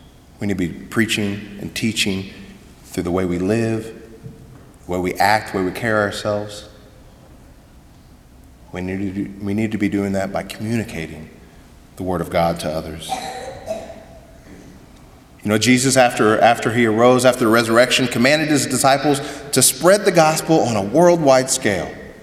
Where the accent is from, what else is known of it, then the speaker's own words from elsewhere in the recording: Missouri, United States; now in Arizona, United States; I spent my entire life growing up in Missouri on a farm. We had some ponds, and I loved to fish, had some lakes.